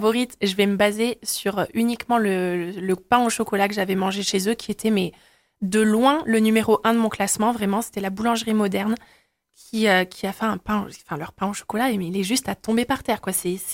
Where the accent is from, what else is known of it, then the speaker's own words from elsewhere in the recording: Auvergne-Rhône-Alpes, France; Alors, je suis une vraie auvergnate, hein, pour le coup.